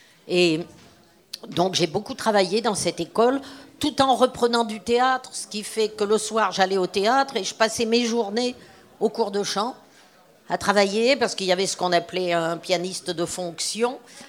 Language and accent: French; Nice, Provence-Alpes-Côte d'Azur, France; moved away as an adult; now in Paris, France; j'étais montée à Paris, je venais de Nice, j'étais montée à Paris pour être comédienne.